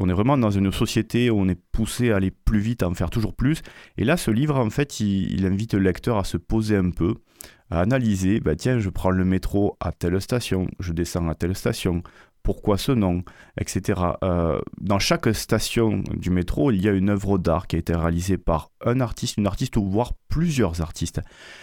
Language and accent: French; Toulouse, Occitanie, France; comme je suis né à Toulouse et je suis né en 1980, j'ai toujours vécu à Toulouse